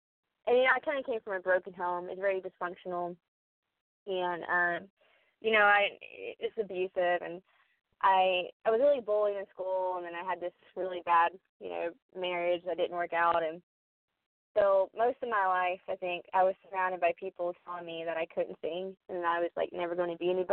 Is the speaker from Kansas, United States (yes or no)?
yes; Kansas, United States; now in Nashville, United States; as you've already heard. I'm from Kansas, I moved to Nashville. I moved to Tennessee in 2016, and I moved to Nashville officially in 2017.